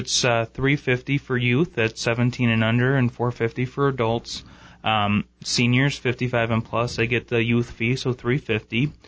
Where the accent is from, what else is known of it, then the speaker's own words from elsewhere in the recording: Michigan, United States; it's not very expensive like hockey was where I grew up in Michigan.